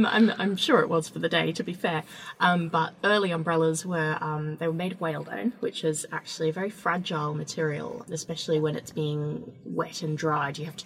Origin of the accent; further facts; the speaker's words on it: Australia; now in London, United Kingdom; I grew up in Australia